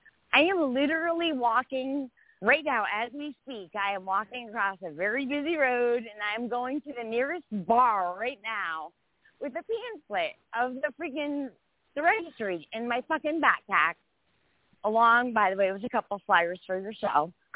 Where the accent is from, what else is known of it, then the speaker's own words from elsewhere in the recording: Connecticut, United States; You know, I'm from Connecticut, kind of like a little communist state.